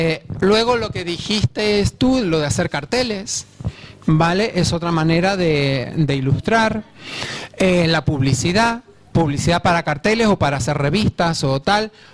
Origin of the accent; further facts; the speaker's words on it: Argentina; born there; esta niña es de donde yo nací, en Argentina, en vez de hablarnos de tú, nos hablamos de vos